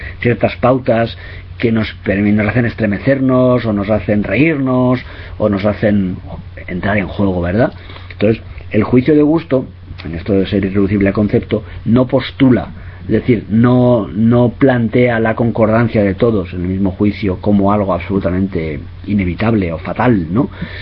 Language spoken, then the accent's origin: Spanish; Castellón, Valencian Community, Spain; Mucha gente en mi tierra, soy de Castellón